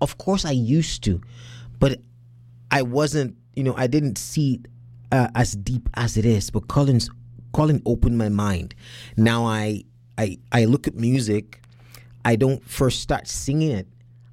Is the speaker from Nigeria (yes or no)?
yes; Anambra, Nigeria; in my state, I come from Anambra State.